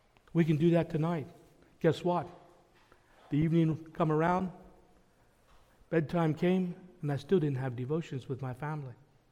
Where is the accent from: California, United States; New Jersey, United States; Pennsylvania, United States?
Pennsylvania, United States; I'm from Lancaster County.